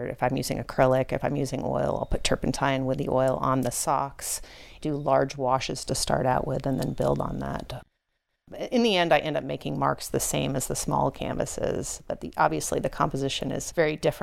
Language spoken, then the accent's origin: English; Los Angeles, California, United States; I'm originally from Los Angeles. And so the nature here is incredible.